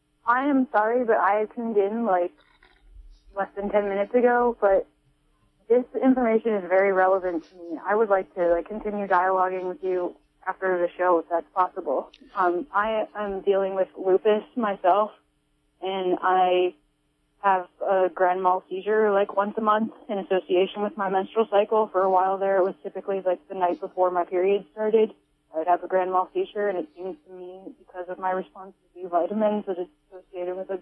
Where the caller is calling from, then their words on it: Phillipsville, California, United States; Phillipsville.